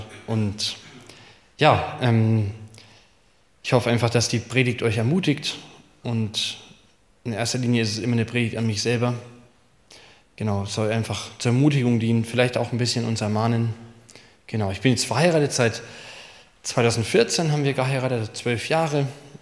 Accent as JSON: {"language": "German", "town": "Creußen", "region": "Bavaria", "country": "Germany", "said": "ich komme aus der Nähe von Bayreuth. Kreußen würde jetzt keinem wahrscheinlich was sagen."}